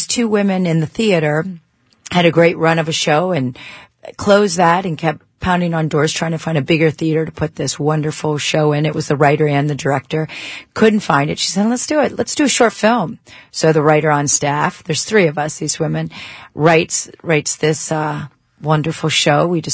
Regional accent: Pennsylvania, United States; You know, they know I'm from Pennsylvania, so they try to do a few Pennsylvania things to be nice to me.

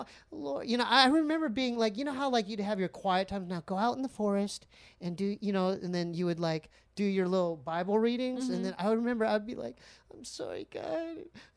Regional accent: Poway, California, United States; I was from Poway, San Diego.

